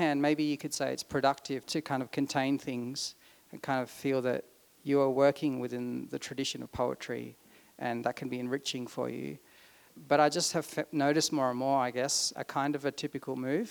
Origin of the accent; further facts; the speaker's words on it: Adelaide, South Australia, Australia; also born or lived in India; I grew up mostly in Adelaide, but I was born in India